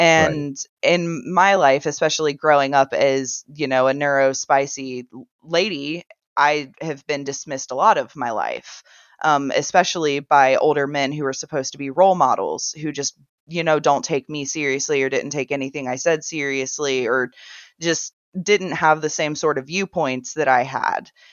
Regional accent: Midwest, United States; I'm from the Midwest, but my whole family's from Appalachia, so I'm the first Midwest of the generations.

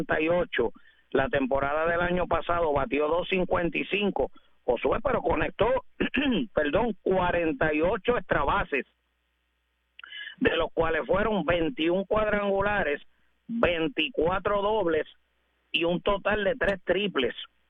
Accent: Puerto Rico; como puertorriqueños

